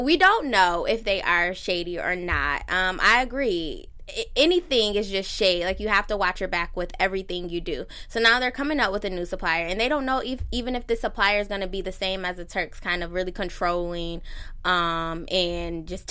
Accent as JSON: {"language": "English", "town": "Buffalo", "region": "New York", "country": "United States", "said": "I am from Buffalo."}